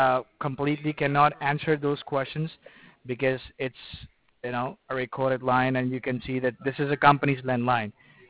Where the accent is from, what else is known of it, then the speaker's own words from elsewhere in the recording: Sri Lanka; English is a second language; moved away as an adult; now in United States; I'm not from Middle East, neither from India. I'm from Sri Lanka, you know. I just had a brought up, you know, in Sri Lanka, but I migrated to U.S. Probably 7 years ago.